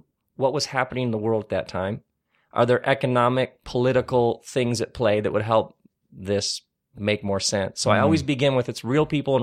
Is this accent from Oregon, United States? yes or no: no; Lansing, Michigan, United States; I grew up in Lansing, Michigan, which was like where Oldsmobiles were made.